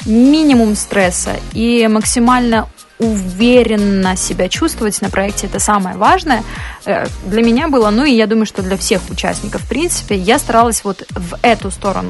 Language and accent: Russian; Gomel, Gomel Region, Belarus; так как я из Гомеля, мне приходилось ездить туда-сюда